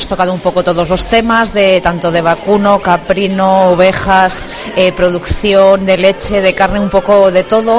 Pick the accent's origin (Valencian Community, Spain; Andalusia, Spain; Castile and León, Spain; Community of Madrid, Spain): Castile and León, Spain; now in Zamora, Spain; Vivo en Zamora, pero soy de Berber de los Montes.